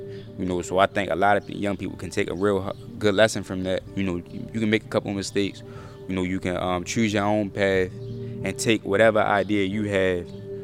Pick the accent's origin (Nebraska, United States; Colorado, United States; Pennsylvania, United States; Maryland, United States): Maryland, United States; Baltimore; I'm born and raised East Baltimore. You know, I come from McElderry Park. We call it down the hill where I'm from.